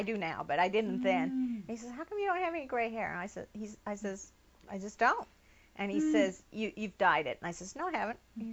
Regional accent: Nebraska, United States; In Nebraska. Well, actually, when I say it's the second worst place to be from, it's not really to be from, it's to live there that I would hate to do.

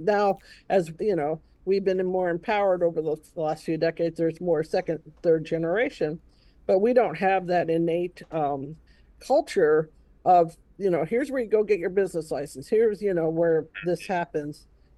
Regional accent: California, United States; when I go back home to Kansas, I'm from California, but I consider the reservation one of my homes.

